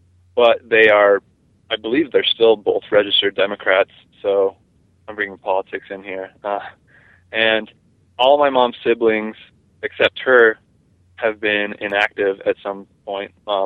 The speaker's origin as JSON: {"language": "English", "town": "Pocatello", "region": "Idaho", "country": "United States", "tie": "born or raised there", "also_born_or_lived": "Boise, United States / Moscow, United States", "said": "I guess I was born in Idaho, so pretty close to Utah, in Pocatello, and I've grown up in actually just about every region I've grown up in, Pocatello, Boise, Moscow."}